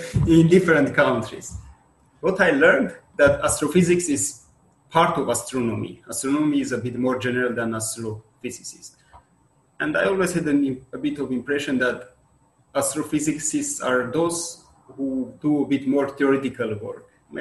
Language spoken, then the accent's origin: English; Armenia; English is a second language; now in Porto, Portugal; So I came from Armenia, where I did my PhD in 2009